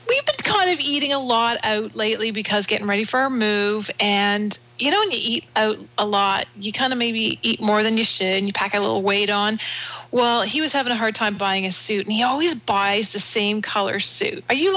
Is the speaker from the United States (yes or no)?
no; Canada; I'm Canadian. I'm proud of it.